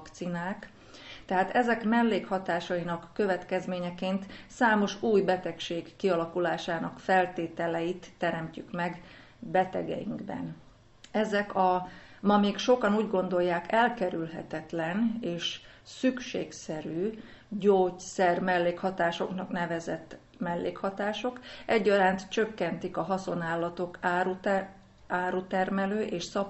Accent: Upper Hungary, Slovakia; én délvidéken, Szabadkán, Reni pedig felvidéki magyarként, akárcsak jó magam is

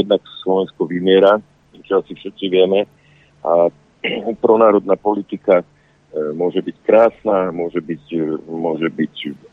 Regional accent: Austria; tak akože my sme Rakúšania sa teraz tiež ohradili voči tomu

